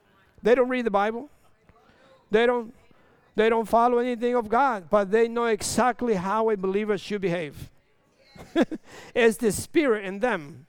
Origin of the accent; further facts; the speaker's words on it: Dominican Republic; I'm from Dominican Republic, and I don't walk on eggshell.